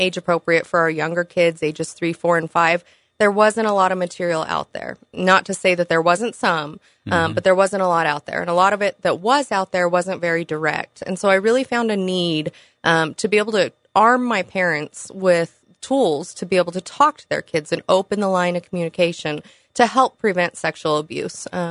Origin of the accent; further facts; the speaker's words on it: Farmington, New Mexico, United States; I grew up in Farmington, went to school here, graduated from here, earned my degree here through New Mexico Highlands University.